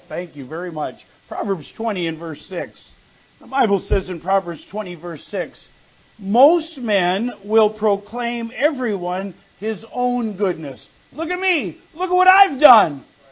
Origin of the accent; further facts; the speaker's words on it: North Dakota, United States; I'm from North Dakota, okay? And he's from Wisconsin.